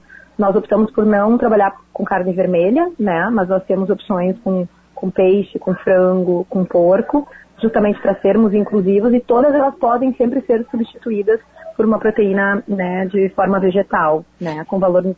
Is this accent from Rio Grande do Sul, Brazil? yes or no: yes; Novo Hamburgo, Rio Grande do Sul, Brazil; nós somos de Novo Hamburgo, então tem muito resíduo da indústria coreano calçadista